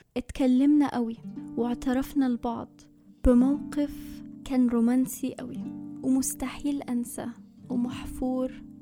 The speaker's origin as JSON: {"language": "Arabic", "country": "Egypt", "moved": "yes", "said": "بس في نفس الوقت كانوا متمسكين بعاداتنا وتقاليدنا كمصريين"}